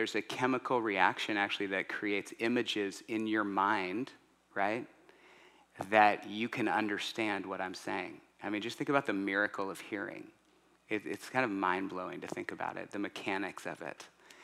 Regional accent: Santa Barbara, California, United States; I'm from Santa Barbara

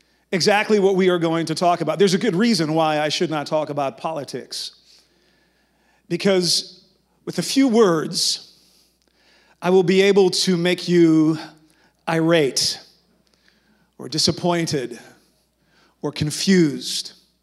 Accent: Netherlands; It might not look like some of you heard today that I'm from the Netherlands. I know I don't necessarily look like a Dutch guy.

